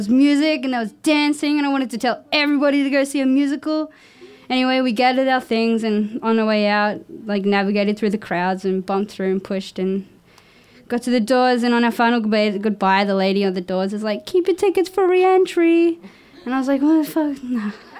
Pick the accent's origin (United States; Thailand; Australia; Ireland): Australia; Queensland; but I'm from Queensland, whatever.